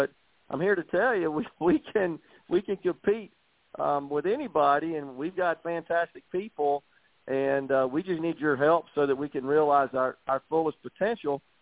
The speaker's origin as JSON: {"language": "English", "region": "Mississippi", "country": "United States", "tie": "born or raised there", "said": "I think that to start with my home state, Mississippi, I don't think it's any secret that outside of Mississippi, folks have a misconception about our state and our people. And having been born and raised here"}